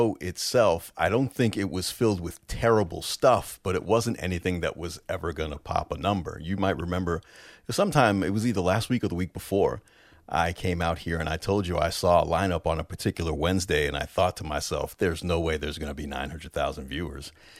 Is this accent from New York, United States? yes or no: yes; New York, United States; especially since I grew up in New York in the WWF back in the day